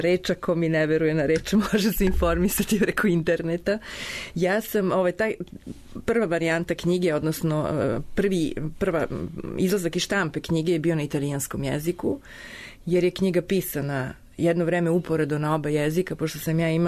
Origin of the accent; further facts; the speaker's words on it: Belgrade, Serbia; now in Rome, Italy; pošto ja sam Beograđanka prema tome. Ja sam Beograđanka koja već dugo živi u Rimu i ja to svoje nosim, to svoje beograđanstvo